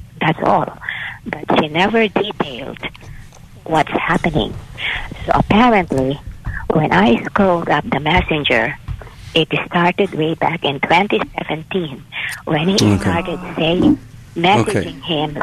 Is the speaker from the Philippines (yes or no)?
yes; Philippines; now in United States; I come from the Philippines. I'm 76 years old, but naturalized citizen.